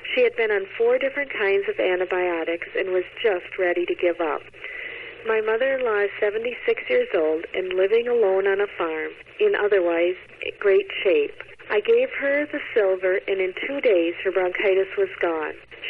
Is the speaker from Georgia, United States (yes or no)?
no; Long Lake, Minnesota, United States; I'm from Long Lake, Minnesota.